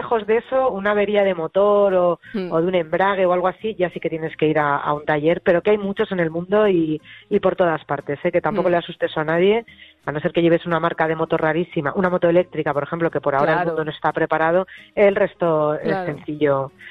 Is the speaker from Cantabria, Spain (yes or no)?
no; Madrid, Community of Madrid, Spain; como buena madrileña, he utilizado muchísimo la moto, el scooter, para moverme por la ciudad y 20 kilómetros a la redonda de Madrid, ¿no? Del centro.